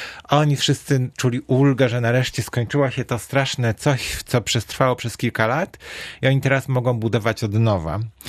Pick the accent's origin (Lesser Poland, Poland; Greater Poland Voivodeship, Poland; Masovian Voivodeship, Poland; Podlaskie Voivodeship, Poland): Masovian Voivodeship, Poland; Warsaw; Ja się urodziłem w Warszawie